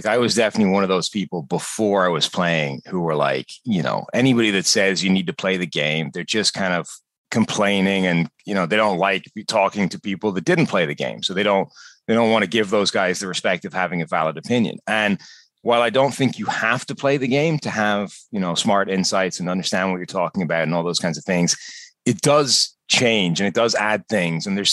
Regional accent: Ireland; decided that if I was going to get any chance of getting back to being Irish, I needed to actually be in Ireland. So moved back there

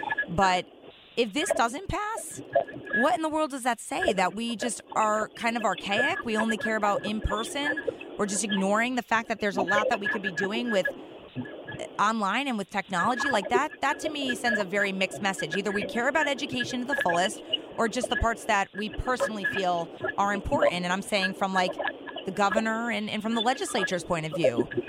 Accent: Fairfield, United States; I mean, I grew up in Fairfield, where I watched McKinley be one of the first schools in the country get torn down for mold.

